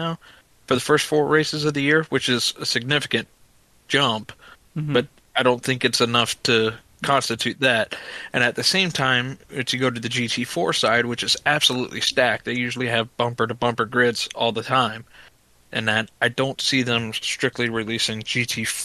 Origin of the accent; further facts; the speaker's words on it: United States; Simply because we're from the States here.